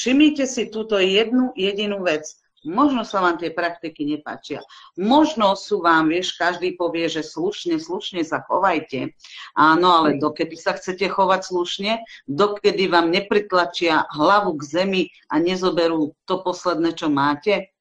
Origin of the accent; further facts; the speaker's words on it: Austria; now in Slovakia; keď som prišla pred, neviem, koľko to je teraz presne, 8, 9, 7, neviem, rokov na Slovensko, ja som bola z Rakúska, zdravá ako ryba.